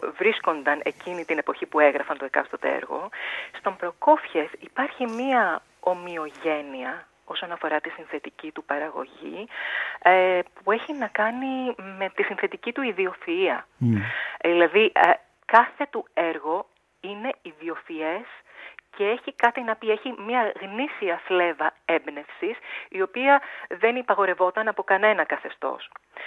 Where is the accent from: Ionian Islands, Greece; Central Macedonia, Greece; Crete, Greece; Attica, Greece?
Central Macedonia, Greece; Thessaloniki; Να σας πω ότι μεγάλωσα στη Θεσσαλονίκη της δεκαετίας του 80.